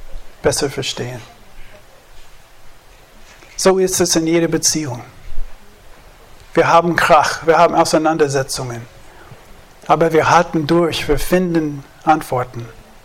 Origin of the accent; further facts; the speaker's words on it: Oklahoma, United States; German is a second language; now in Germany; in der Gemeinde, wo ich aufgewachsen bin, in Oklahoma